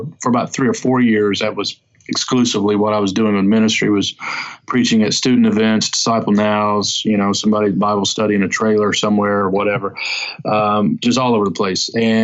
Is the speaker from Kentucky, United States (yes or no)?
yes; Kentucky, United States; also born or lived in Detroit, Michigan; So I was born in Detroit, Michigan. Parents moved to Kentucky when I was small.